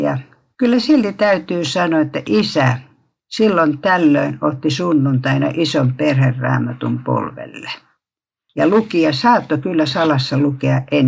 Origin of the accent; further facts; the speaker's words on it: Nokia, Pirkanmaa, Finland; mä oon Nokialta … kahden veljen keskellä kasvanut.